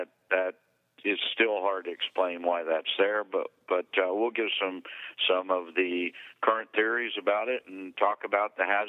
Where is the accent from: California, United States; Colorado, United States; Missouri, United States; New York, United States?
Missouri, United States; And you know, I grew up in Missouri, not that part of the Missouri, but I certainly know about that area.